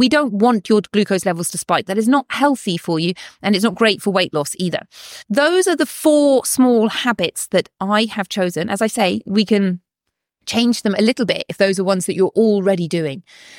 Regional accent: South West England, United Kingdom; I grew up in cider country. I grew up in Devon, in cider country

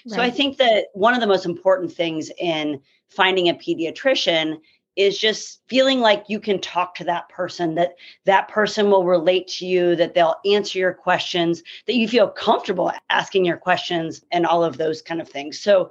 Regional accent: Kansas City, United States; I am from Kansas City and really never thought I'd be back here, but am loving having a private practice where I grew up.

